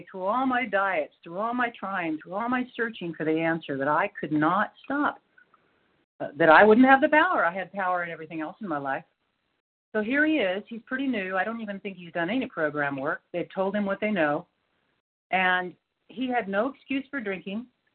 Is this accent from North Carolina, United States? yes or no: yes; North Carolina, United States; I'm from North Carolina, by the way.